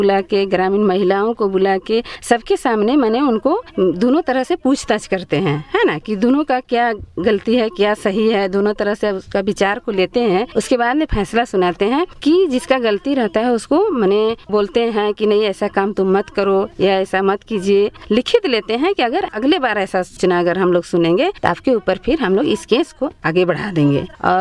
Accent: Simaria, Jharkhand, India; और मैं ग्रामम गाँव का रहने वाली हूँ। मेरा प्रखंड सिमरिया है, जिला चतरा।

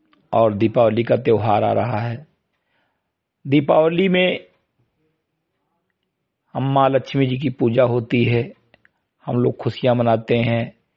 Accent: Bahraich, Uttar Pradesh, India; ग्राम सभा सिमरी गटई विकासखंड मेनपुरा जनपद बहराइच का मूल निवासी हूं

